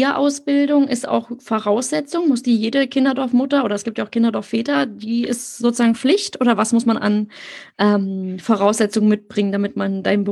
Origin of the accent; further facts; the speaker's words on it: Berlin, Germany; Mein Partner ist auf dem Land aufgewachsen und ich bin in Berlin selber groß geworden.